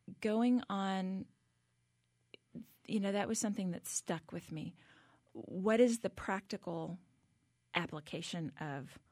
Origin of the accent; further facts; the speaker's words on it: Hillsboro, Texas, United States; growing up in Hillsboro, my dad was on the city council and was mayor pro tem and was on the first Main Street board. Hillsboro was one of the pilot cities in Texas.